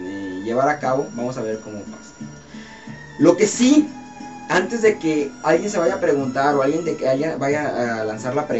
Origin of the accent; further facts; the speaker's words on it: Guadalajara, Jalisco, Mexico; cómo está mi país, cómo está mi terruño por ahí, Guadalajara obviamente, pero pues, México en general, ¿no?